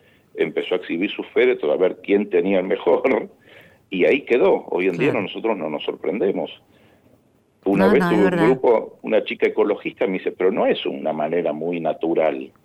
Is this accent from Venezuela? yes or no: no; Argentina; de cómo somos los argentinos de mandarnos la parte